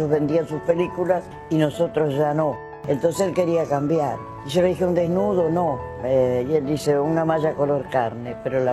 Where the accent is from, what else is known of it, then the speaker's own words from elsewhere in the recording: Argentina; nuestra Argentina es grandiosa. Me quedé por mi tierra